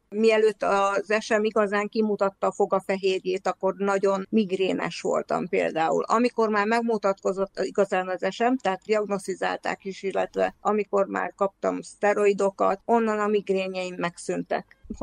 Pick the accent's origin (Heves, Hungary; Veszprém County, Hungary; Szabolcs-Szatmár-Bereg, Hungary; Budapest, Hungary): Heves, Hungary; Igen, én 60-ban születtem, itt is nőttem fel. Tulajdonképpen, amikor férhez mentem, akkor költöztem el 60-ból, és Galgahévízen éltem több mint 30 évig. És aztán 5 éve költöztem vissza 60-ba.